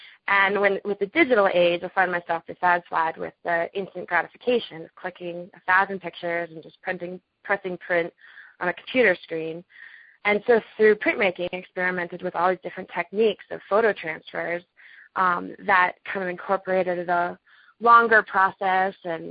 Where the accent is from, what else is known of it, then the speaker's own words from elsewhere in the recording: Water Valley, New Hampshire, United States; Yeah, I grew up skiing in Water Valley, New Hampshire, and you know, I went pretty early on into freestyle.